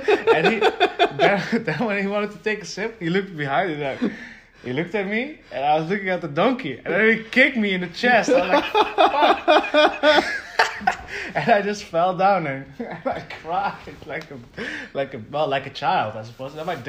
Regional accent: northern Netherlands, Netherlands; also born or lived in Algeria / Utrecht; So, like, I'm still pretty young, but like I grew up in the northern part of the Netherlands, and my young adulthood, the last few years I've lived more in the city of Utrecht though, which is in the central part of the Netherlands. It's also a more bigger city.

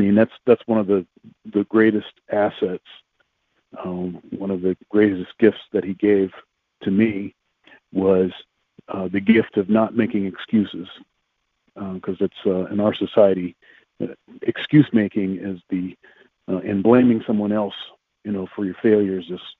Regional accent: Columbus, Ohio, United States; born there; Well, so I was born in Columbus, Ohio.

